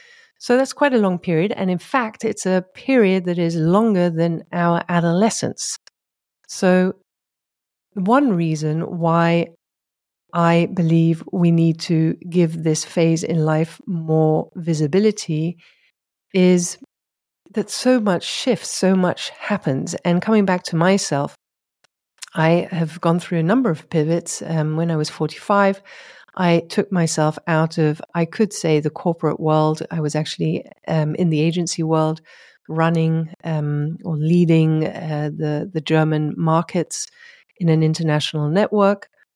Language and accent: English; England, United Kingdom; I also have an international background and I grew up in England, 17 years. So I have always been in both languages